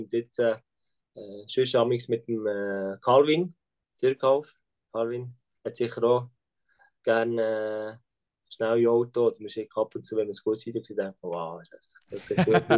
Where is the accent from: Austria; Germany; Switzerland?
Switzerland; Ja, früher, aber weißt du, als Schweizer Spieler hast du die Maserati nur gesehen.